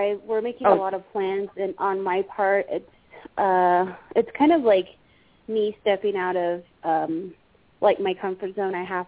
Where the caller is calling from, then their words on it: Arizona, United States; I'm calling from Arizona.